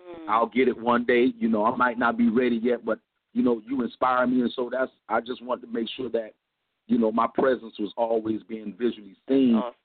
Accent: Compton, California, United States; I used to run the streets and gangbang with when I was growing up in Compton.

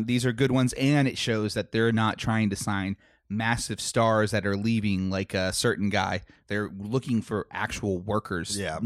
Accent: Texas, United States; Yeah, we're from Texas. You should be able to pronounce Hispanic last names.

